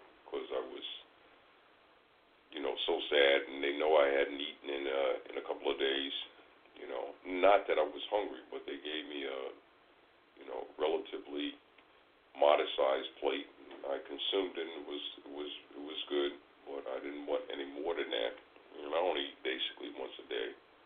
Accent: United States; I was born, raised, educated here. Obviously, I'm an American. My parents are American, my grandparents, and on and on and on.

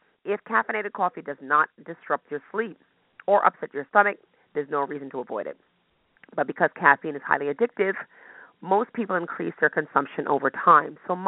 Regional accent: New York City, New York, United States; Yes, I said blocks. I'm from New York City, so hey, I say blocks.

